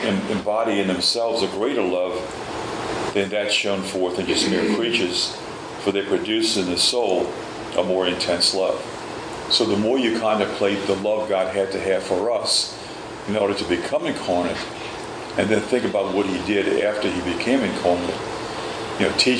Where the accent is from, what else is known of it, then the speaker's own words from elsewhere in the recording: New Orleans, Louisiana, United States; When I was growing up in New Orleans, there were two brothers that lived about a block away from me